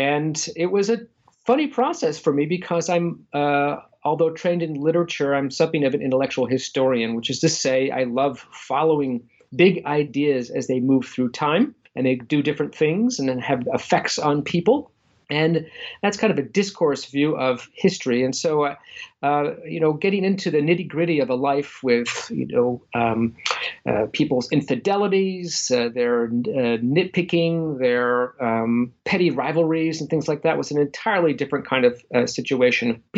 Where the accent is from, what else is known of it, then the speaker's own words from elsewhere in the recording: Glens Falls, New York, United States; also born or lived in Long Island / Queens; I was born on Long Island. I didn't really know Long Island very well, and then went off to Queens, and then I really spent the most of my life in upstate New York in Glens Falls, which is above Saratoga. And I grew up there